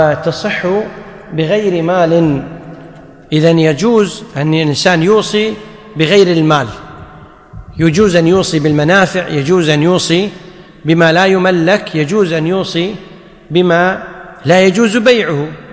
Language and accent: Arabic; Kuwait; لكن في العرف اللحم عندنا في الكويت لا يطلق إلا على لحم الظأن أو لحم البقر أو لحم الجمل